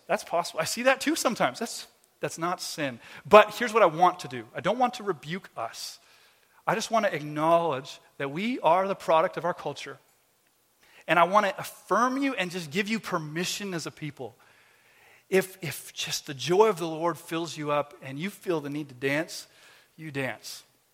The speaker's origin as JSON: {"language": "English", "country": "Canada", "said": "I'm Canadian too. I feel it. I feel it too."}